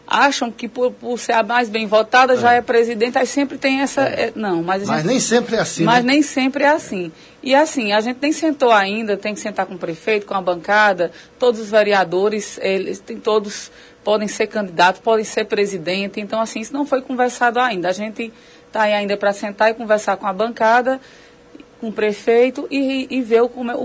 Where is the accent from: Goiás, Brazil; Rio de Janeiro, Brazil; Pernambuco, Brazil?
Pernambuco, Brazil; Lagoa do Barro; até porque nasci e moro na Lagoa do Barro, desde sempre.